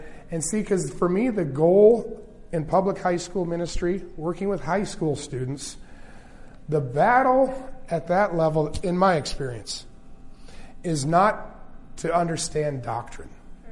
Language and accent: English; Loma Linda, California, United States; born there; Maybe I should back up and give you a little bit more background to this. I was born in Loma Linda.